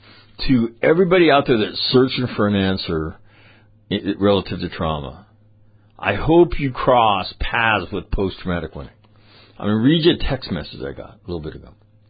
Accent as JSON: {"language": "English", "country": "United States", "said": "And I don't know what it is about being an American, but we don't get that."}